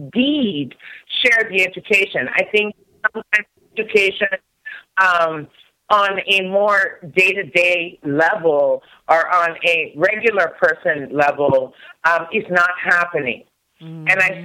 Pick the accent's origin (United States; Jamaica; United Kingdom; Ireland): Jamaica; I am Jamaican. I don't have any problem saying that for those of you who didn't question the obvious.